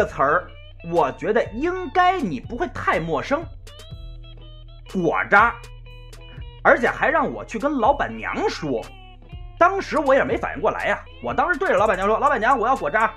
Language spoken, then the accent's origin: Chinese; Beijing, China; 哎，你是哪人啊？我说啊，北京的。